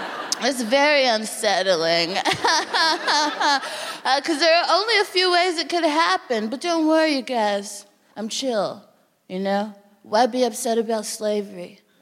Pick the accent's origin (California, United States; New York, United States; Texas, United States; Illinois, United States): Texas, United States; If you have met me, then howdy. I'm from Texas, which is gross.